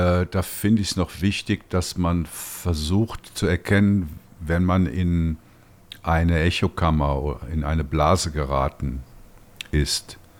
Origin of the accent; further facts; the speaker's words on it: Germany; moved away; weil ich ja vor 31 Jahren weggegangen bin aus Deutschland.